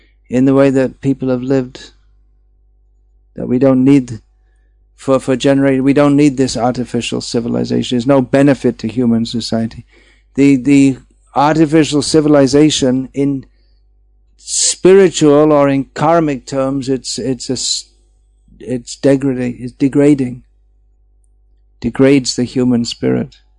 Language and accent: English; South East England, United Kingdom; There are quite a few, including myself, from the towns just outside London